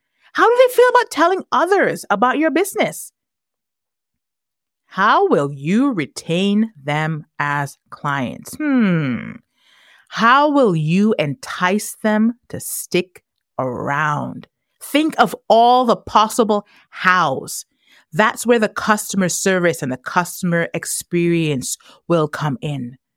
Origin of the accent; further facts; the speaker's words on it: Tobago, Trinidad & Tobago; I always remember that little rhyme I learned about adverbs growing up in Tobago.